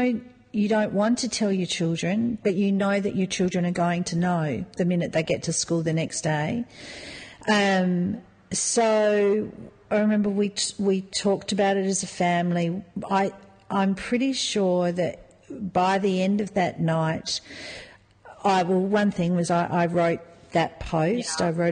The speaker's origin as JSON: {"language": "English", "country": "New Zealand", "said": "as a Kiwi, there is like an Australian-New Zealand sort of association"}